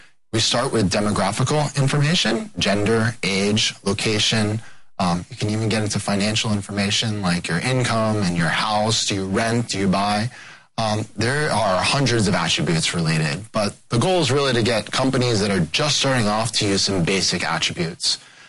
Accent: New York City, New York, United States; I'm from the East Coast, New York City, Manhattan.

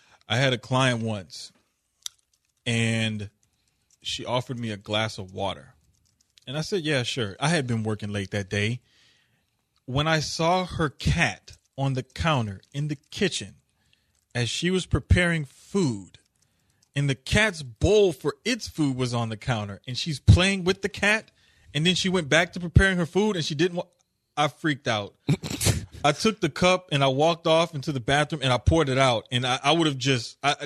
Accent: New Orleans, Louisiana, United States; now in Houston, United States; And I say, no, I'm from New Orleans.

